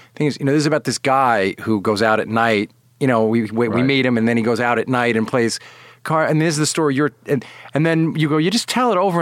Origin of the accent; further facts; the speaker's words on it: New York, United States; what the one thing growing up in New York robs you of is the possibility to dream about living somewhere else.